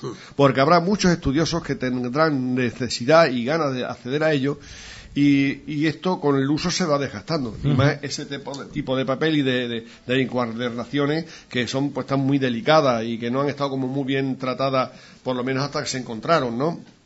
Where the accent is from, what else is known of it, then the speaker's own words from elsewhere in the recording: Spain; Entonces yo, que soy muy español de botijo y siesta